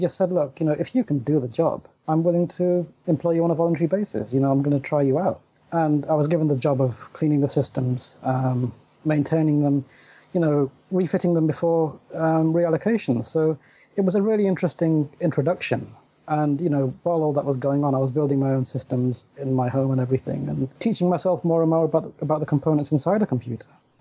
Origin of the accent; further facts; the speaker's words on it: East Midlands, United Kingdom; I'm 26, and I'm from Lincolnshire in the UK.